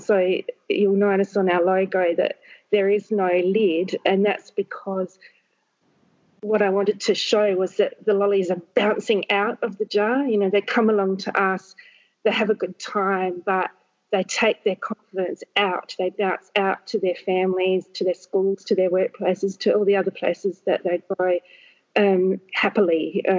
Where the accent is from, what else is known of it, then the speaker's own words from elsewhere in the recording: Papua New Guinea; born there; So I was born in Papua New Guinea, where both my parents were teachers.